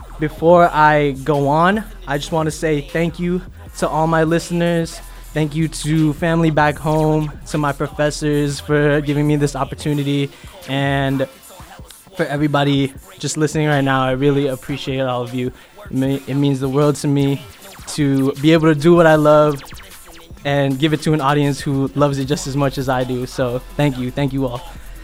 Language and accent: English; Sacramento, California, United States; I'm originally from Sacramento